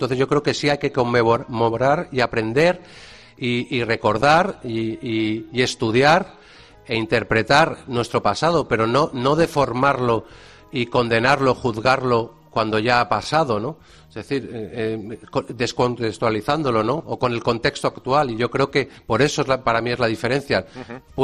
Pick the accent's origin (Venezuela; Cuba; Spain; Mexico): Spain; Cádiz, Andalusia; Soy de Cádiz.